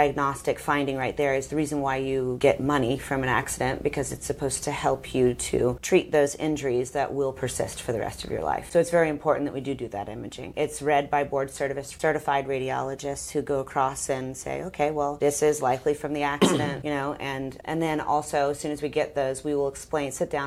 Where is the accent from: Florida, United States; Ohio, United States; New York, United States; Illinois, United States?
Florida, United States; Tampa; I am born and raised in Tampa, Florida. I went away for school and came back and decided to raise my kids here because I had a great childhood here, too.